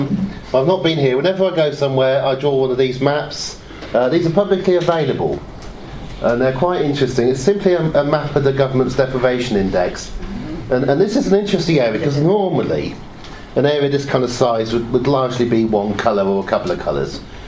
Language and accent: English; Oxford, South East England, United Kingdom; I grew up in Oxford, little southern town. I came back to Oxford 5 years ago